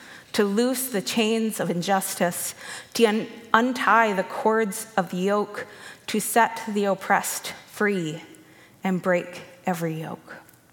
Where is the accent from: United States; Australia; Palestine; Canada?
Canada; Important as a Canadian, of course, but even more so as a Christian.